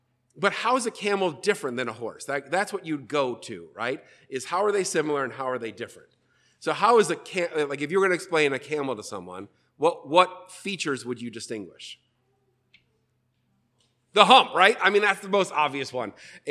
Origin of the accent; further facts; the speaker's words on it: Detroit, Michigan, United States; I grew up around Detroit, and so I don't take it for granted that everyone has planted in dirt.